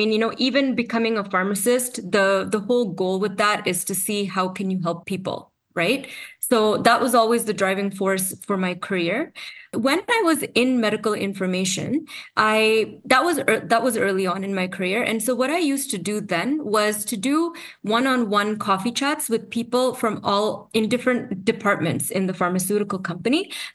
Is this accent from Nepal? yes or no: no; Canada; I'm from Canada. And I studied at the University of Toronto, and I did my Doctor of Pharmacy degree there.